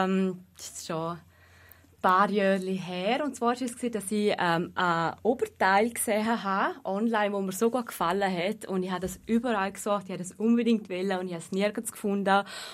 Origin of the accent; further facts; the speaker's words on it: Liechtenstein; ich komme aus dem Liechtenstein